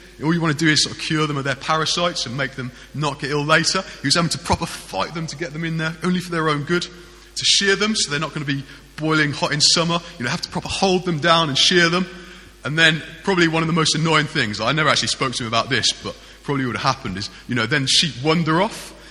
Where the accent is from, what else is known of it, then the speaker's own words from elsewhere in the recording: Birmingham, West Midlands, United Kingdom; Now, I grew up in Birmingham, kind of fairly inner city Birmingham, not inner city, sort